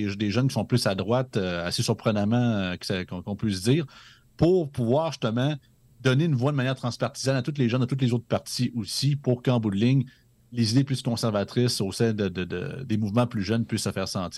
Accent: Montmagny, Quebec, Canada; parce que moi, je suis de Montmagny, dans Chaudière-Appalaches

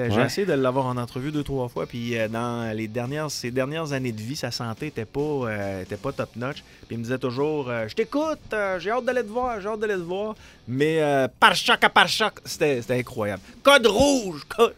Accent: Quebec City, Quebec, Canada; born there; bien que je suis né à Québec

